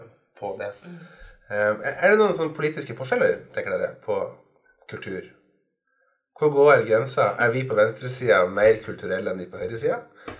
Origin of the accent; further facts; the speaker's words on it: Innlandet, Norway; Og akkurat på Hedmarken der jeg kommer ifra, så var det her, så jeg blir glad når jeg hører dansebanen.